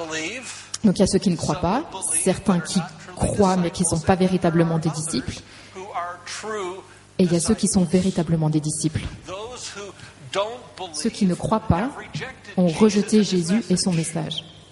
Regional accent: United States; je viens des États-Unis d'Amérique, et c'est un pays où, ok, toutes les cultures sont différentes

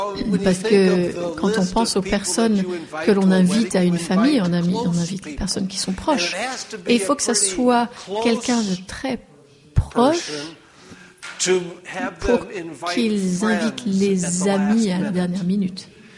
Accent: United States; je finis mon assiette à chaque fois parce que je suis américain

